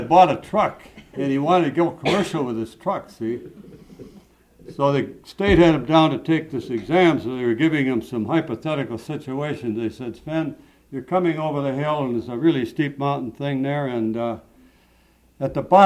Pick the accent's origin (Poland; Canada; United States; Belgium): United States; St. Paul, Minnesota; I'm from St. Paul, Minnesota.